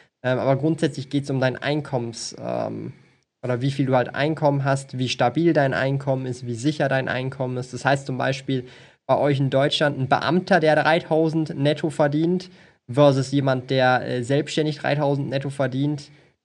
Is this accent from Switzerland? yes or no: yes; Switzerland; Bei uns in der Schweiz ist, glaube ich, gedeckelt bei 10%.